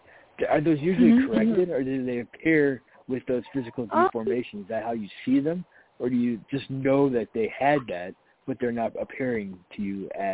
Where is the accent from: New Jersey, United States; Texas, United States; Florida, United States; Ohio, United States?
Florida, United States; Well, you know, so I grew up in Florida, so, like, even during the winter, I'll wear shorts and no socks and shoes.